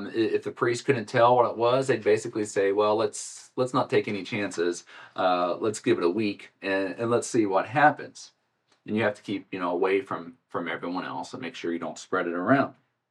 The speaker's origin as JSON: {"language": "English", "region": "Ohio", "country": "United States", "tie": "born or raised there", "said": "I grew up in Ohio. I can drive in a few inches of snow."}